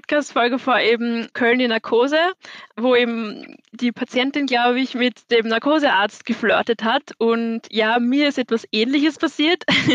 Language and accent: German; Vienna, Austria; weil mein Vater kommt aus Deutschland. Deswegen, ja, habe ich beide so mitbekommen in meinem Leben. Aber aufgewachsen und geboren bin ich in Wien.